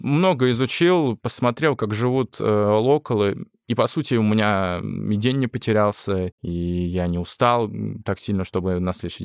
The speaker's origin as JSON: {"language": "Russian", "region": "Siberia", "country": "Russia", "moved": "yes", "said": "я же еще из Сибири."}